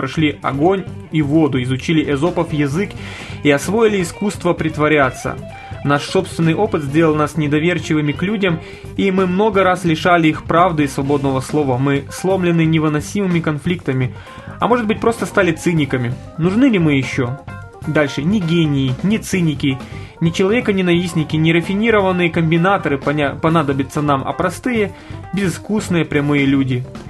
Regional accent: Ukraine; born there; я родился на Украине. Хотя это была одна страна в то время.

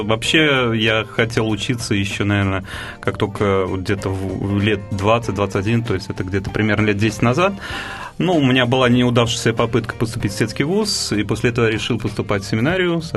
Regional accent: Tashkent, Uzbekistan; now in Moscow, Russia; Да, я сам родом из Узбекистана, из города хлебного, так называемого, Ташкента.

